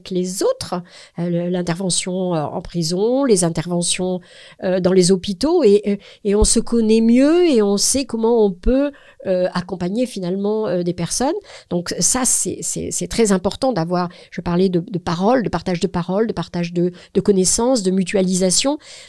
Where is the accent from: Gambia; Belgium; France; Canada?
France; Clermont-Ferrand, Auvergne-Rhône-Alpes; enfin moi je suis de Clermont-Ferrand